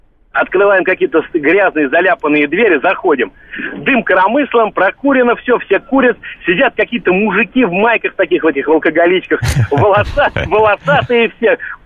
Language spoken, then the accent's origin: Russian; Moscow, Russia; Вот просто идешь, вот разговариваешь с человеком, он говорит: а вот ты откуда? Я говорю: ну, из Москвы.